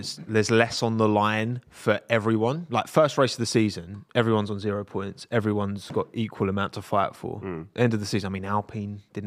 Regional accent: United Kingdom; I mean, I'm British.

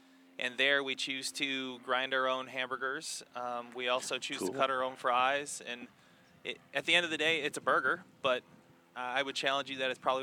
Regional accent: Michigan, United States; And we grew up in Michigan, so I'm a farm boy from Michigan through and through.

